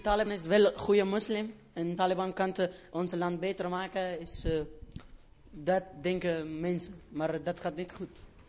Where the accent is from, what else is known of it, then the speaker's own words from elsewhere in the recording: Kabul, Afghanistan; Dutch is a second language; now in Netherlands; Grote stad van Afghanistan. Hoofdstad van Afghanistan, Kabul.